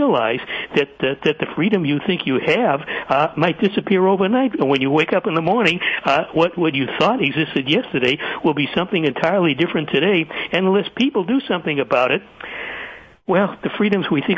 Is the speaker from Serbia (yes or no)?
no; Boston, Massachusetts, United States; I wonder how many people really understand what happened in Boston during my hometown, the place I grew up in, during the period when the city was on lockdown.